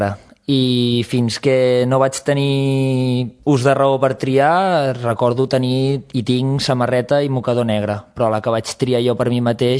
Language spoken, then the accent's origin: Catalan; Sant Celoni, Catalonia, Spain; tampoc m'agradaria que fos el meu poble així. Jo crec que dintre les possibilitats que té Sant Celoni té molt potencial